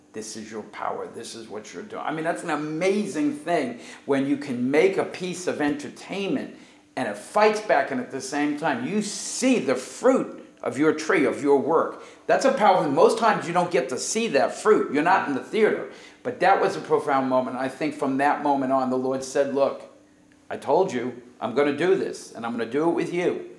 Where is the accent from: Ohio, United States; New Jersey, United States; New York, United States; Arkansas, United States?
New York, United States; Brooklyn; And I grew up in Brooklyn, New York, moved to Jersey.